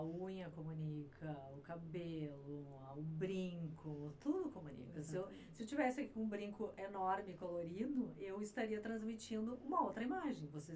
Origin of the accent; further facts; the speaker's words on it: Alegrete, Rio Grande do Sul, Brazil; eu sou natural de Alegrete, sou do interior. Então eu vim de lá com o meu sotaque.